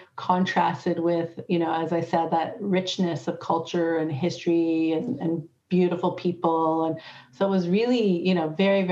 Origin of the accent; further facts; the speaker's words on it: Canada; when I grew up in Canada